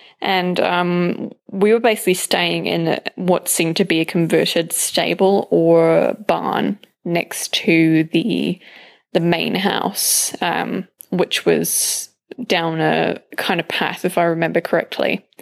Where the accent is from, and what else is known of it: United Kingdom; now in New Zealand